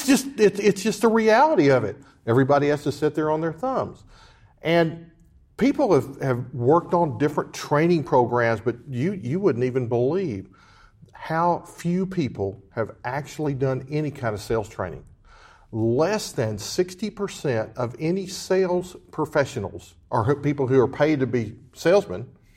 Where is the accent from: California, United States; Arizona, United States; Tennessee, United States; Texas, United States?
Texas, United States; accent: Texas; I know it's hard to understand sometimes with my Texas accent.